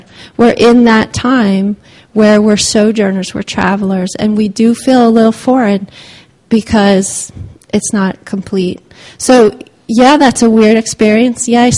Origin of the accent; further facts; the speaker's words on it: Nigeria; now in United States; I grew up in Nigeria. My parents were missionaries. They're obviously Americans. I'm obviously an American.